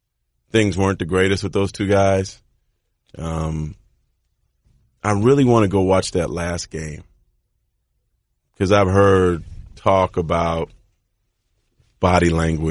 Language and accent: English; California, United States; But growing up in the Bay, they were so bad.